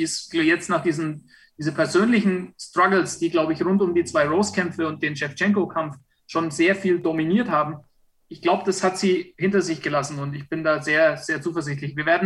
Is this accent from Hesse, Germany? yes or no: no; Bavaria, Germany; also ich bin Franke, ja